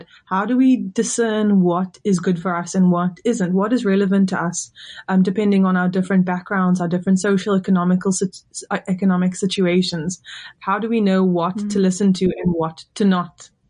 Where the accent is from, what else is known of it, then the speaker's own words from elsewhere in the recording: South Africa; I'm Indian South African, which essentially just means that we were born in South Africa. We've been in South Africa for upwards of four generations.